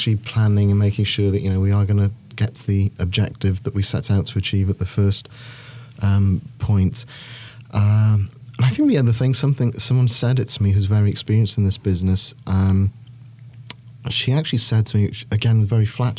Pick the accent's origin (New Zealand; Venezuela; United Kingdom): United Kingdom; Manchester, North West England; moved away as an adult; now in North Carolina, United States; As you probably gather, I'm not from around here. We came here in 2003 from Manchester in England.